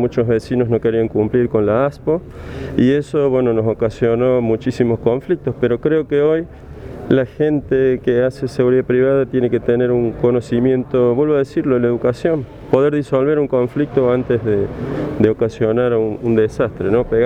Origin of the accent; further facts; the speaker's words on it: Córdoba, Argentina; como argentino, como cordobés